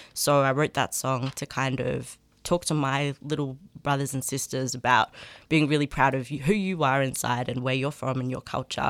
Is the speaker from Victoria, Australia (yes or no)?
yes; Melbourne, Victoria, Australia; also born or lived in Northern England; Aboriginal and English, and I grew up in England. My mum's from England, so I grew up kind of moving from Melbourne to Northern England, back to Melbourne, back to Northern England, back to Melbourne. I moved around a lot